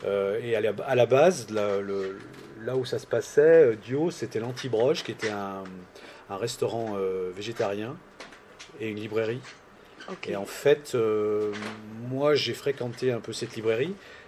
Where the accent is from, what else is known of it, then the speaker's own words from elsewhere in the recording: Saint-Étienne, Auvergne-Rhône-Alpes, France; Bon, moi, je suis stéphanois, donc...